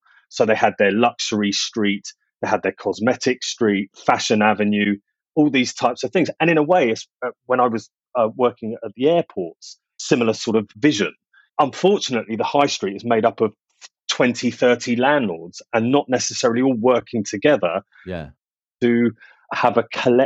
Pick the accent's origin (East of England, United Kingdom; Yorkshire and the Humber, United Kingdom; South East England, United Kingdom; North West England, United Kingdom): East of England, United Kingdom; Borehamwood; I was brought up in Borehamwood in Elstree, and that was a film town.